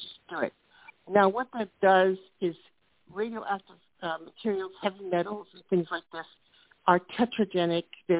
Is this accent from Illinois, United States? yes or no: yes; Chicago, Illinois, United States; I'm from Chicago.